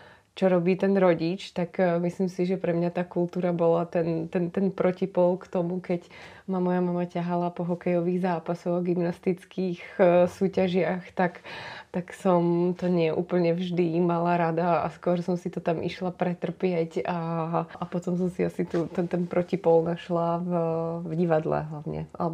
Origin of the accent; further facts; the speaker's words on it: Bratislava, Bratislava Region, Slovakia; Ja som sa v Bratislave narodila a som hrdá Bratislavčanka a Bratislavu mám strašne rada, pretože som tam prežila celý svoj detský život a veľkú časť puberty.